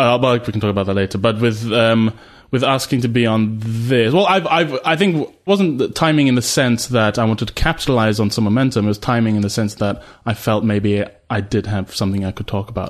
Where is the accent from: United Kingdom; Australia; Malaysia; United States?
Malaysia; so my mum's British. I grew up in Malaysia. My dad's Malaysian.